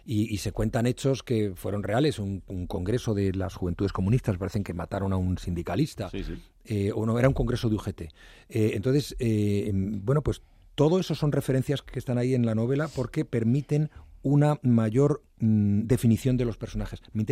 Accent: Mieres, Asturias, Spain; also born or lived in Ujo; Mi madre es de Mieres, mi padre es de Riva de Deva, de un pueblo que se llama Boquerizo. Yo he vivido parte de mi infancia, parte en Mieres y en Ujo, que es un pueblo minero muy cerca.

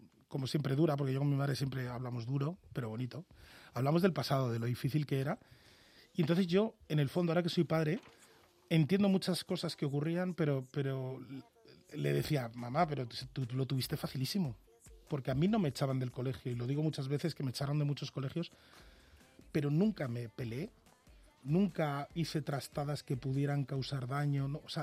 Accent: Galicia, Spain; yo automáticamente intento transportarme a Galicia, como soy gallego además, intento transportarme allí, ver cómo era la ría en la época además donde yo veraneaba, que eran los años 80

